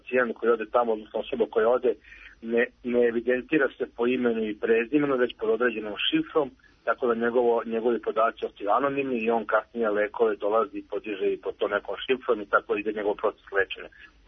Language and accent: Serbian; Novi Sad, Vojvodina, Serbia; Ja sam inače iz Novog Sada, ne iz Beograda